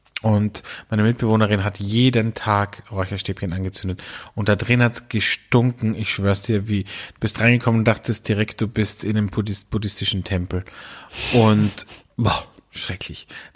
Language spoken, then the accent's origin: German; Carinthia, Austria; Der kommt aus meinem Heimatbundesland, aus Kärnten, okay, und ist nicht so oft in Wien.